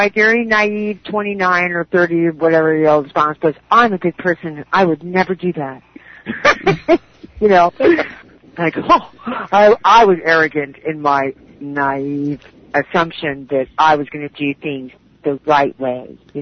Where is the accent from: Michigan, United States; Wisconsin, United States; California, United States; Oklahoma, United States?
Wisconsin, United States; Madison; born there; I was born in 1956 in Madison, Wisconsin.